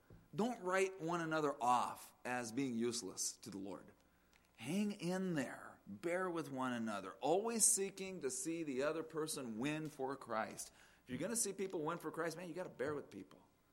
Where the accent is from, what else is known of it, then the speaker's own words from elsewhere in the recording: Las Vegas, Nevada, United States; born there; I was born in Vegas, and then we'd go back and forth, Vegas to Phoenix.